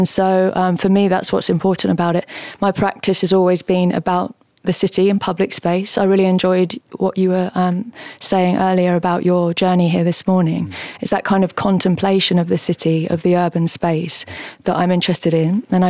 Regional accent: London, United Kingdom; growing up in South London, graffiti was part of the culture, sort of completely integral to the culture.

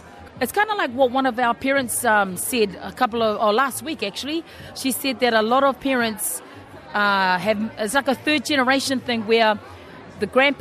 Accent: New Zealand; we're from New Zealand. But remember, your first Tongan and Samoan, that is your culture.

